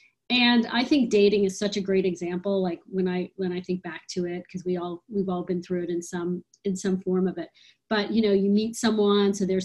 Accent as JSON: {"language": "English", "region": "Texas", "country": "United States", "tie": "born or raised there", "lives_now": "San Francisco, United States", "said": "I live in San Francisco, though I grew up in Texas."}